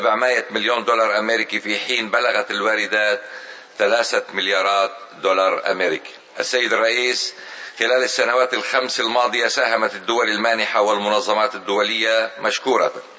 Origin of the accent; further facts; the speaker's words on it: Lebanon; الاهتمام الكبير الذي تبدونه حيال بلدي لبنان